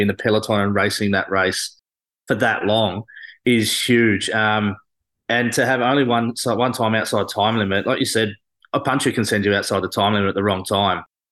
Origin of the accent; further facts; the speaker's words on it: Australia; Look, I guess being an Aussie and being on the same team